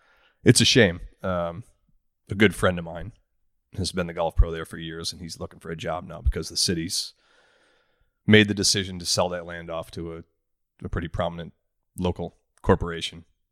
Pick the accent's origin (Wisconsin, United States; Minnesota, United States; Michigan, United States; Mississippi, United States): Wisconsin, United States; Oshkosh; I grew up in Oshkosh, Wisconsin, and we were really lucky in that town.